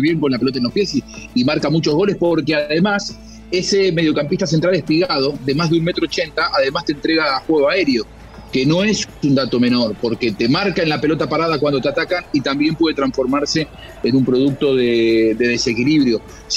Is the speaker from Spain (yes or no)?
no; Argentina; Soy argentino y te voy al ejemplo argentino.